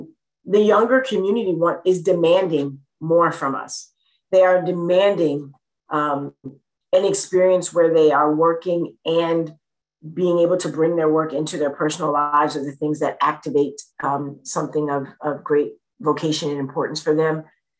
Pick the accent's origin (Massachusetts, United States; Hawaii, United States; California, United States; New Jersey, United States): New Jersey, United States; Plainfield; I grew up in Plainfield, so not too far from there, and used to go to church in New Brunswick.